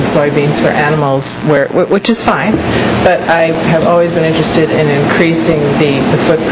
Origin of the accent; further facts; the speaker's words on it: East Coast, United States; I came from the East Coast, where there's one just about on every corner.